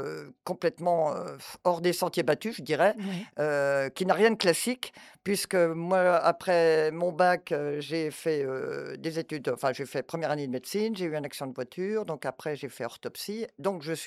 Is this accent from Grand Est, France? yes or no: yes; Saint-Étienne-lès-Remiremont, Grand Est, France; Non, et je suis de Saint-Étienne-lès-Remiremont quand même.